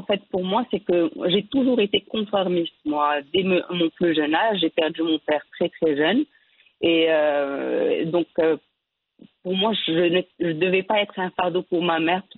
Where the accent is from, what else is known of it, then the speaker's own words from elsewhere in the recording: Tangier, Tanger-Tetouan-Al Hoceima, Morocco; En fait, moi, je suis née à Tanger, j'ai grandi à Tanger, j'ai eu mon bac ES au lycée Regnault.